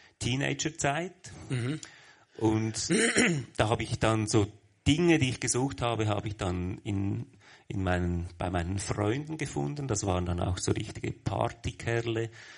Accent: Lucerne, Switzerland; born there; accent: Central Swiss; Ja, aus Luzern. Ich bin in Luzern geboren.

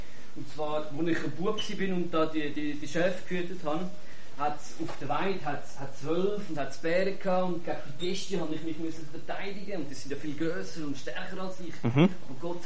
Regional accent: Bethlehem, West Bank, Palestine; Also aufgewachsen bin ich in Bethlehem.

